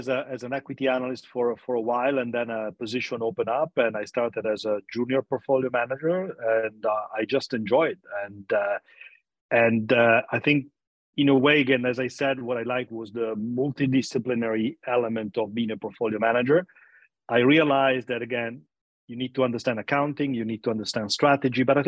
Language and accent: English; Italy; I actually grew up in a little village in the north of Italy, somewhat closer to the French border